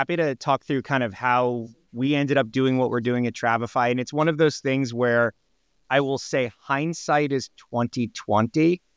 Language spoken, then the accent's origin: English; New Jersey, United States; I grew up in New Jersey. I grew up in a family of Main Street small business entrepreneurs.